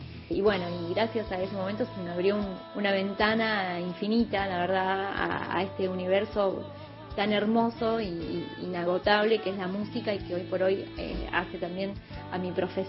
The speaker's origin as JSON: {"language": "Spanish", "town": "San Carlos de Bariloche", "region": "Río Negro", "country": "Argentina", "tie": "born or raised there", "said": "Mi infancia transcurrió aquí en Bariloche."}